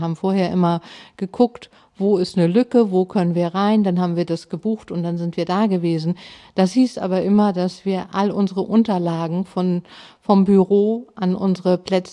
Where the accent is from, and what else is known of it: Hamburg, Germany; born or raised there